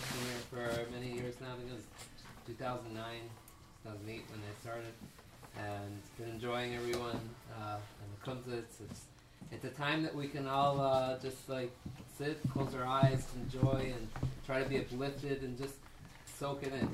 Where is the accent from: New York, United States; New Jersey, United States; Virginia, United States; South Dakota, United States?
New York, United States; Queens; And I'm from Queens.